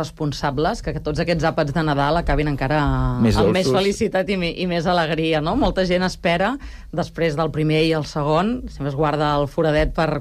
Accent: Catalonia, Spain; jo sóc de l'Empordà

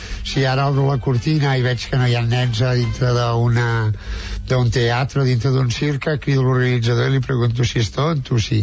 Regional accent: Barcelona, Catalonia, Spain; Jo que sóc de Sarrià, no?

